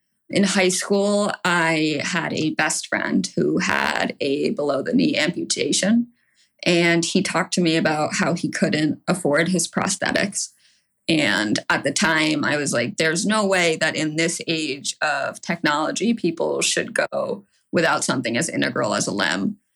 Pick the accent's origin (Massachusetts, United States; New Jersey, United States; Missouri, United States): Massachusetts, United States; Chestnut Hill; I am originally from Chestnut Hill. Our family has moved how many times now? Like between 8 and 11 times around the greater Boston area.